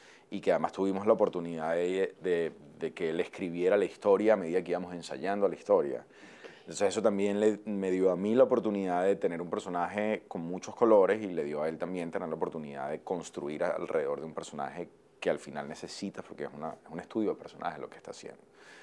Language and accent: Spanish; Venezuela; estaban saliendo lo que somos como venezolanos, como artistas, pero también como venezolanos